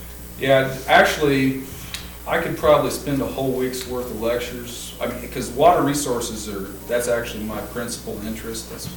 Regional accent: Great Plains, United States; I grew up in Ogallala country.

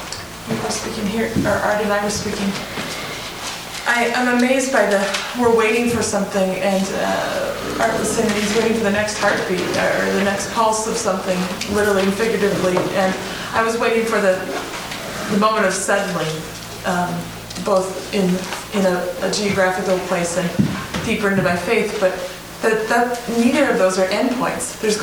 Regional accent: Midwest, United States; I'm from the Midwest.

